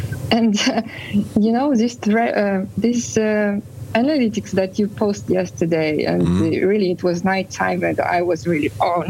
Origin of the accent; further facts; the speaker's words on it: Russia; English is a second language; moved away; And actually, I lived there. I was born there in Russia.